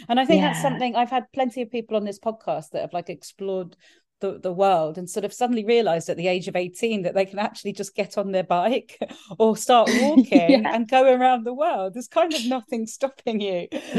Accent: Spain; I grew up in Spain and moved there when we were 7. We went down on the coach.

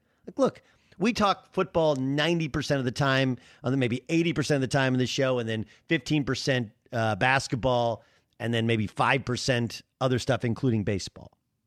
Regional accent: California, United States; And look, I grew up in Southern California. I've always been more of an Angel fan.

